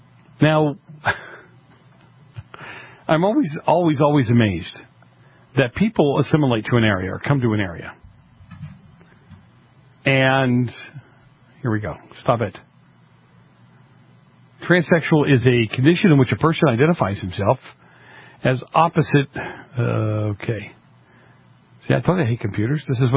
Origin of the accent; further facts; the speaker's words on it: Boston, Massachusetts, United States; now in Los Angeles, United States; When I grew up in Boston, when I grew up in the Italian section, yeah, the Guinea section of Boston, these people were just off the boat.